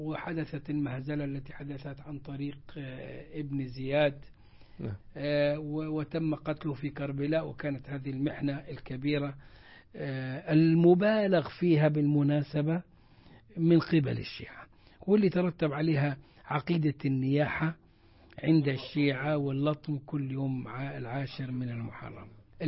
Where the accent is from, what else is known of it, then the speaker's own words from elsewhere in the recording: Egypt; هؤلاء القراء يختمون القراءة عندنا في مصر